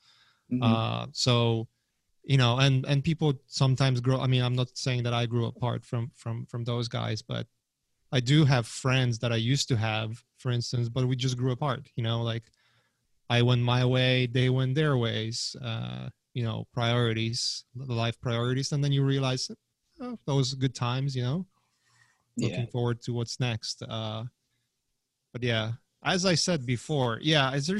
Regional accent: Gdańsk, Pomeranian Voivodeship, Poland; English is a second language; moved away; also born or lived in Germany; Yeah, I lived up north near Danzig. There's like a three cities up north, like right in the center. And Gdańsk

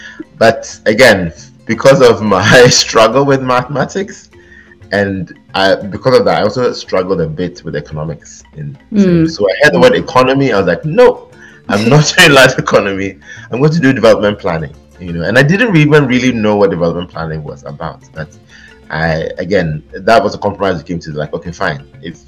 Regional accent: Kumasi, Ashanti, Ghana; because I grew up in Kumasi and I grew up in university campus

